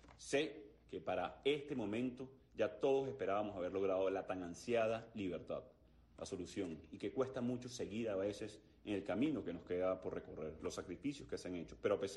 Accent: Venezuela

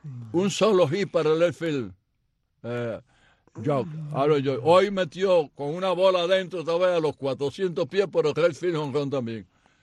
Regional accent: Las Tunas, Cuba; born there; nací en las Tunas y todo el mundo sabía cuando iba a llover.

